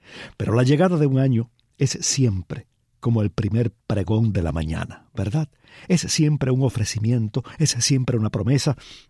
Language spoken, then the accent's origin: Spanish; Cuba